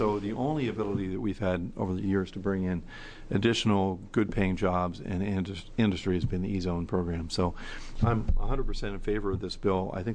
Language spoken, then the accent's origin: English; Redmond, Oregon, United States; one of the key economic development tools for my hometown of Redmond, my dad was the mayor for a number of years